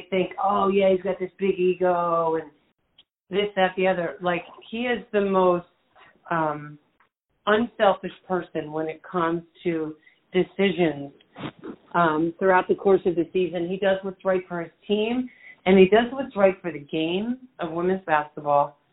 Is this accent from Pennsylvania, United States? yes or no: yes; Philadelphia, Pennsylvania, United States; Like, I grew up in the Philly area, right? So I was always a Phillies fan and Eagles and Sixers and all that.